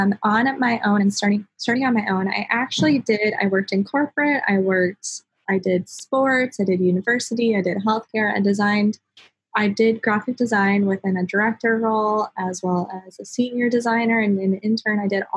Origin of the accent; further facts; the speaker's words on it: South Dakota, United States; also born or lived in Minnesota; because I am from South Dakota, but I went to college in Minnesota, and then I now live in North Carolina.